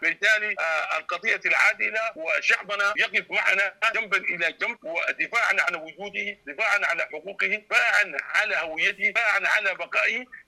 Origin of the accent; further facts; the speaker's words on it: Sheikh al-Yaqut, Sudan; الشيخ الياقوت قريتي تعرضت أيضا لنهب وقتل وسحل